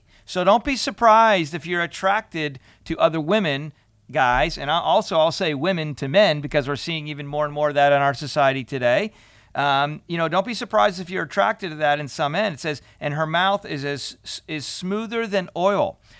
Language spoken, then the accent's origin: English; Pennsylvania, United States; For a long time, years and years and years, the church, at least the one I grew up in Pennsylvania, really didn't talk about sex.